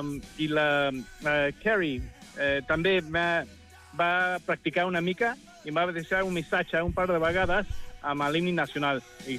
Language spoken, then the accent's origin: Catalan; Washington, District of Columbia, United States; also born or lived in Mexico; jo vaig néixer a Mèxic, però vaig créixer a Washington, D.C.